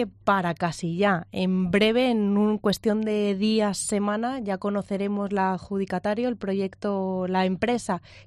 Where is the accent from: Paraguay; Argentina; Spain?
Spain; Alicante, Valencian Community; una figura de una mujer un poco desconocida que tenemos como alicantinos